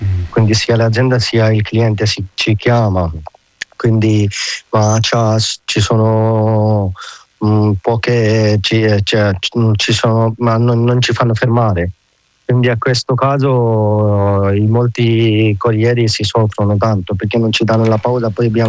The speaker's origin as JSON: {"language": "Italian", "country": "Pakistan", "second_language": "Italian", "said": "ho 34 anni, vengo dal Pakistan"}